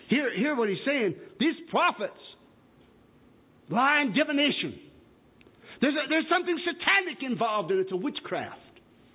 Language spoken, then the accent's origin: English; United States; And I know I'm American, it's in my blood, and I just love America.